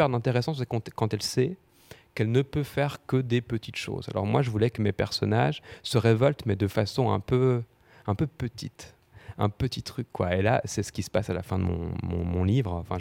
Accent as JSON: {"language": "French", "town": "Audincourt", "region": "Bourgogne-Franche-Comté", "country": "France", "tie": "born or raised there", "said": "Moi, j'ai grandi à Audincourt."}